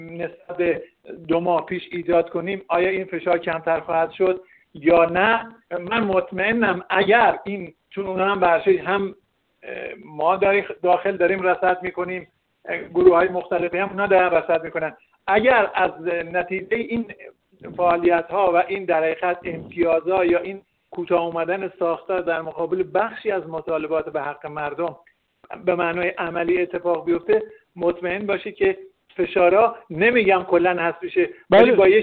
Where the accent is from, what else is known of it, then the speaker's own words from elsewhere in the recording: Iran; واقعیتش دیگه ما ایرانی هستیم، منافع ملی کشورمون رو باید در نظر بگیریم.